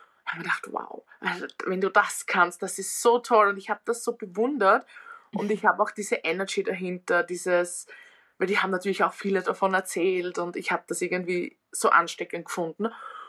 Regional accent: Vienna, Austria; accent: Austrian; Ich bin aus Österreich, aus der Nähe von Wien. Hört man vermutlich auch immer wieder am Akzent.

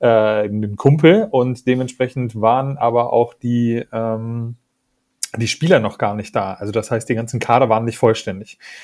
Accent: Hanover, Lower Saxony, Germany; born there; now in Braunschweig, Germany; ich bin gebürtiger Hannoveraner, darf man als in Braunschweig Wohnender oder Lebender immer nur so mit vorgehaltener Hand sagen, dass man aus der anderen Stadt da kommt.

